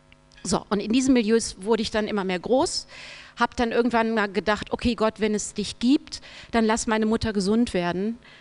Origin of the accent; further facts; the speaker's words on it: Marburg, Hesse, Germany; Ich bin tatsächlich eine Hessin. Ich bin in Hessen geboren, in Marburg. Habe da 9 Jahre lang gelebt.